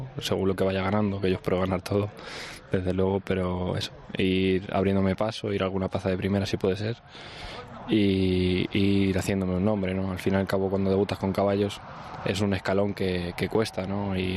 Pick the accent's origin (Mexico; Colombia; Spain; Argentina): Spain; Vargas, Cantabria; En Vargas. Y la verdad que muy contento de poder torear allí en mi pueblo.